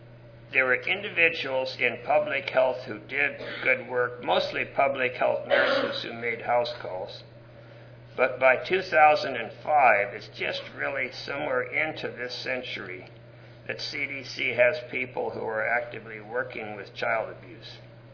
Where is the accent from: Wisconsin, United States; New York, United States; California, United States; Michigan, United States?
California, United States; Los Angeles; I'm from Los Angeles and I work with child abuse.